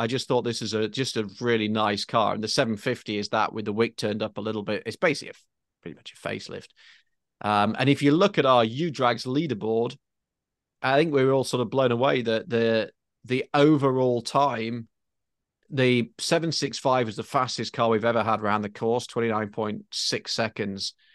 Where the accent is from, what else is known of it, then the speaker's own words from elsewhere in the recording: United Kingdom; despite being British, I think I've driven nearly all of them in right and left hand drive.